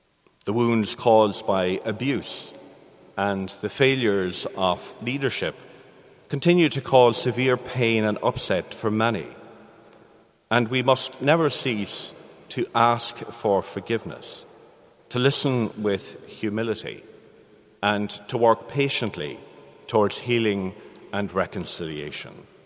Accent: Virginia, Ulster, Ireland; I was born and raised in Virginia in County Cavan in the parish of Lurgan.

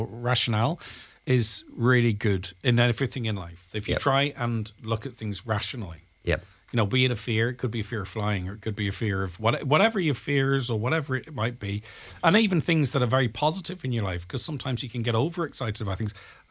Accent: Ireland; We know that as Irish people to build, we move to London, we move to Scotland, you know, to America, to Australia.

